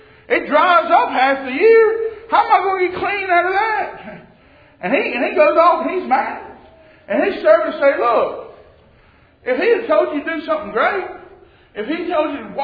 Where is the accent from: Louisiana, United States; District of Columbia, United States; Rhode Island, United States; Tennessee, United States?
Louisiana, United States; And I'm from Louisiana, and the only time I've ever been alligator hunting, we tie a rope out of a tree with a piece of chicken on it.